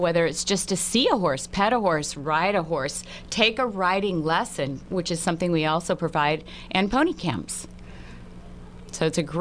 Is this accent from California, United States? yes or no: yes; Santa Rosa, California, United States; I grew up on Sonoma Avenue, always had a passion for horses, didn't own horses. But at 8 years of age, I found my way up to Haworth Park in Santa Rosa